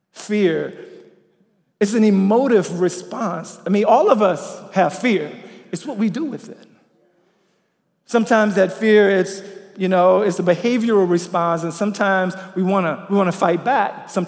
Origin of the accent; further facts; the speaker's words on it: Louisiana, United States; When I was growing up in Louisiana, it's like there were houses here and there was a little driveway alley and our house was back here.